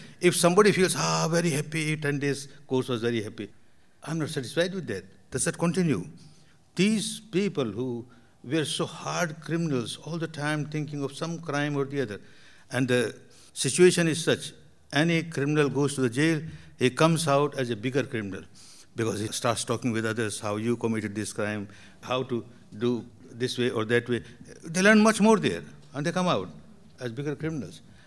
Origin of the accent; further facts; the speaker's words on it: Myanmar; moved away as an adult; now in India; When I came from Burma to India, I gave a course in Mahatma Gandhi's center